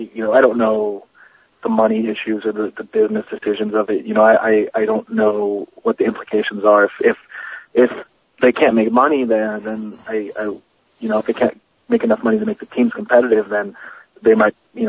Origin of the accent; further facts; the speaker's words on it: Los Angeles, California, United States; there's I'm like the only person that was born and raised in Los Angeles that I know.